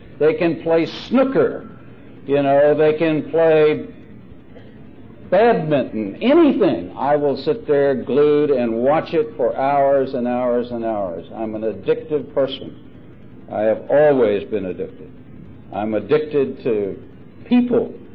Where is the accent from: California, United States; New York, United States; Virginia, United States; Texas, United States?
Virginia, United States; Arlington; I grew up in Arlington, Virginia, with this very successful kind of family.